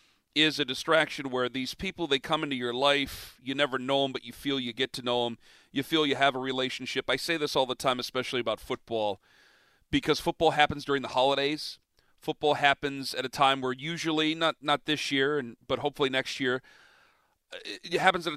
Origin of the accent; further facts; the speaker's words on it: Canton, Ohio, United States; I'm from Canton, and I always think about the Hall of Fame.